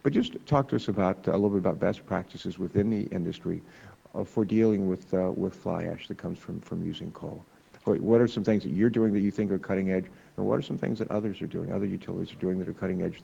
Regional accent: West Virginia, United States; born there; I was born in West Virginia. My dad was a coal miner for a short time in his life, so we have sort of a family history with coal.

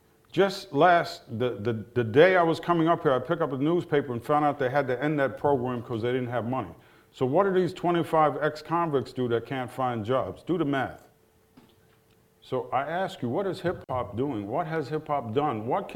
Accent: New Jersey, United States

